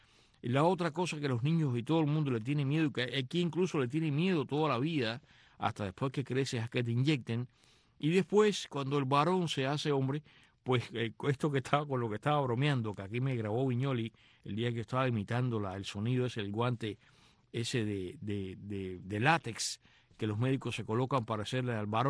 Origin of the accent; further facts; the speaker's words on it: Cuba; born there; el año en que yo nací, todavía en Cuba